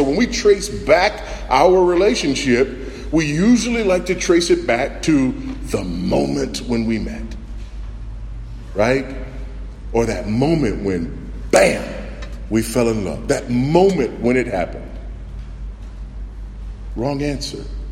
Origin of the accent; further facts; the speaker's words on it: Texas, United States; I come from Texas, and country music is big in Texas.